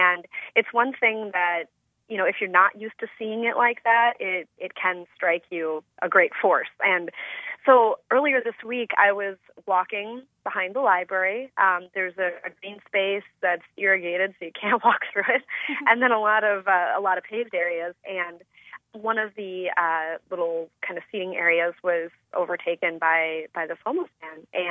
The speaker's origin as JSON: {"language": "English", "town": "Madison", "region": "Wisconsin", "country": "United States", "tie": "born or raised there", "said": "that was always one thing that struck me visiting Milwaukee, you know, growing up in Madison."}